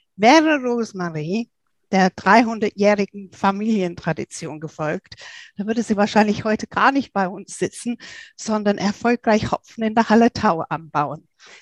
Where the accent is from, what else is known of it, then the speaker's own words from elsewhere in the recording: England, United Kingdom; Also ich würde jetzt als Engländerin sehr gern fragen